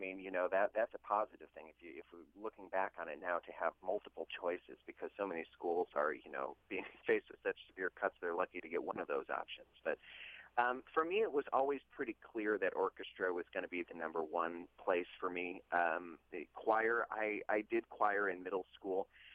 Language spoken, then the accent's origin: English; Racine, Wisconsin, United States; And it was just a really great time to be growing up in Racine, Wisconsin, I think.